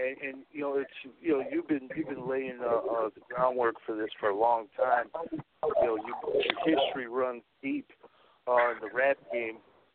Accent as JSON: {"language": "English", "town": "Chicago", "region": "Illinois", "country": "United States", "said": "You know what I'm saying? I'm from Chicago."}